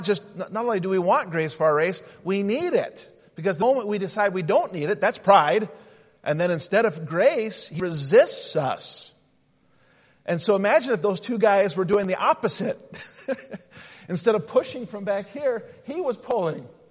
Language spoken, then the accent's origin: English; Utah, United States